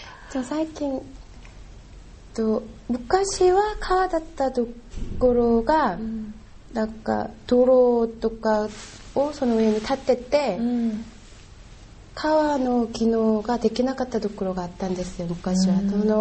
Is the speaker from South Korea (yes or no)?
yes; Seoul, South Korea; Japanese is a second language; 韓国のソウル出身です。